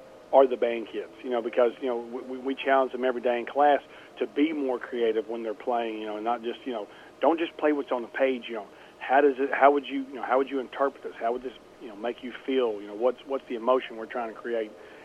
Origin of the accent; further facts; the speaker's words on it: Paragould, Arkansas, United States; I'm from Paragould and I went to Paragould High School